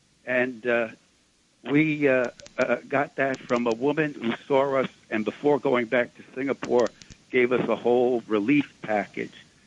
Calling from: Ithaca, New York, United States; That's why I'm calling now from Ithaca, New York.

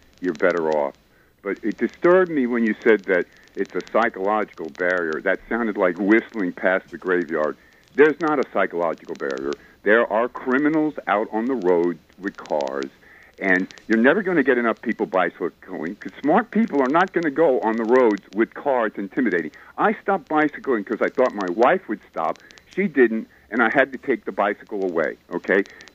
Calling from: White Plains, New York, United States; I'm up in White Plains

